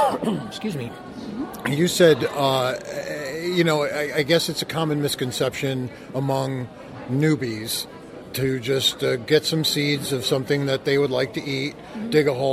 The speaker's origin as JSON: {"language": "English", "town": "Waterbury", "region": "Connecticut", "country": "United States", "tie": "born or raised there", "said": "Well, I remember growing up in Waterbury as a child in the fall."}